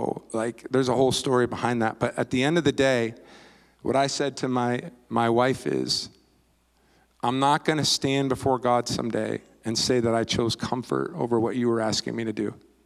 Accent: Kalamazoo, Michigan, United States; I mentioned I'm from Kalamazoo, and I was there on staff for 19 years.

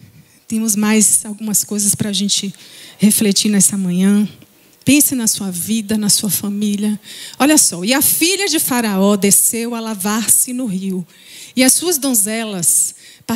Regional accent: Salvador, Bahia, Brazil; Eu vim de Salvador.

